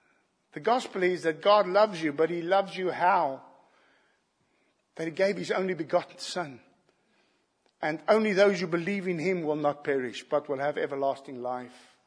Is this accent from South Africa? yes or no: yes; South Africa; Unfortunately, being South African, I do not suffer from the 11th commandment.